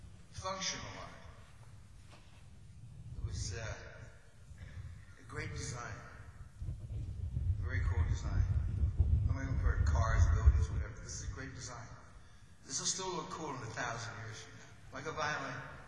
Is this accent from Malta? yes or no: no; England, United Kingdom; And so I'm born and bred in England. I'm English.